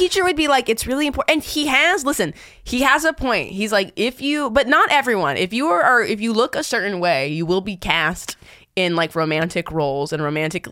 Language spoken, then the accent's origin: English; California, United States; And I looked, I'm from California. It was straight up not California.